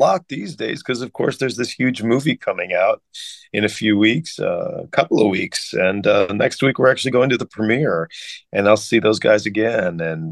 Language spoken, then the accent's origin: English; St. Louis, Missouri, United States; We're from St. Louis, Missouri. We don't have a franchise anymore